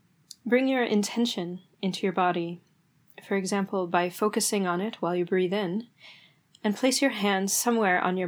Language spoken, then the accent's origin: English; United States; I'm from the United States